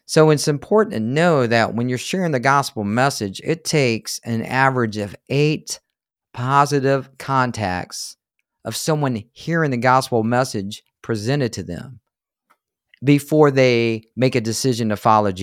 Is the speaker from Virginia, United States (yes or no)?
yes; Virginia, United States; I said, hey, I'm from Virginia. I'm headed back to Virginia right now.